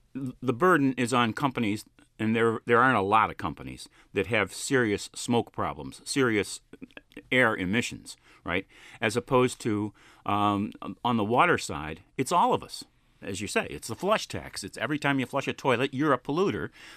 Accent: Maryland, United States; It's cool that we're from Maryland

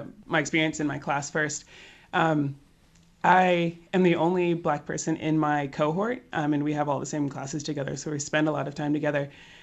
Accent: United States; now in England, United Kingdom; And I mean, as an American in England, my friends have immediately just started explaining about the royal family and what it's all like and how big it is.

